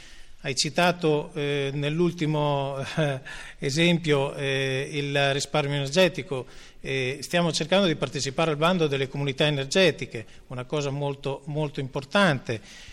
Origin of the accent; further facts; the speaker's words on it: Perticara, Emilia-Romagna, Italy; io che sono di Perticara